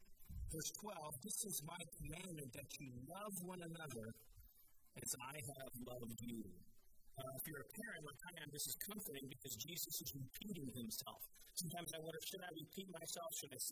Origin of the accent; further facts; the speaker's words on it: Colorado, United States; I'm from Colorado. Colorado is noticeable for its extremes.